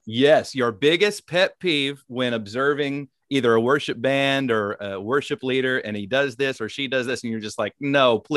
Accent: Nashville, Tennessee, United States; He is the founder and lead pastor of Grace Church in Nashville, Tennessee, my home state.

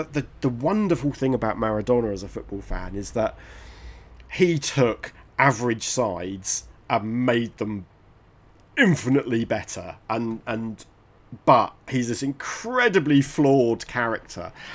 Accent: United Kingdom; We as Brits were programmed to hate the Argies

